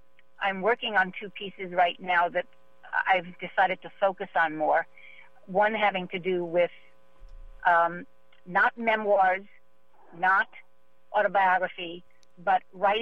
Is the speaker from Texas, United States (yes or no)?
no; Bronx, New York, United States; Well, we're all from the Bronx.